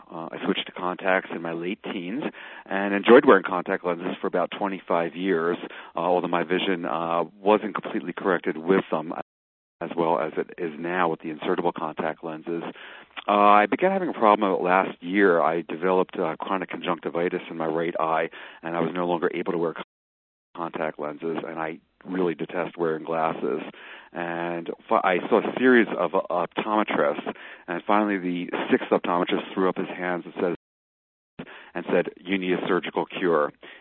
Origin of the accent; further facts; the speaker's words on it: Rancho Mirage, California, United States; I'm from Rancho Mirage, California.